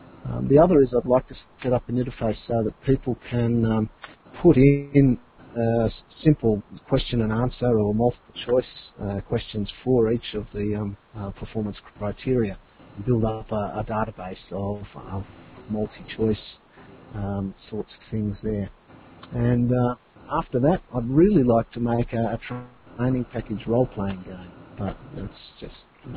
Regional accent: Australia; I'm an Australian trainer.

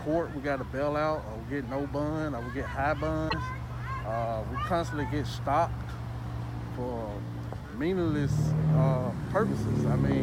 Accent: United States; born there; I was born in the United States, but I don't feel like I'm a part of the United States.

